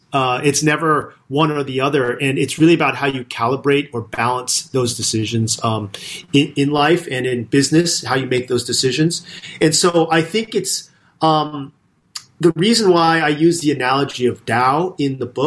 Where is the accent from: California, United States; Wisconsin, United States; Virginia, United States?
California, United States; I grew up in California. However, like I've been in America, my family about 100 years.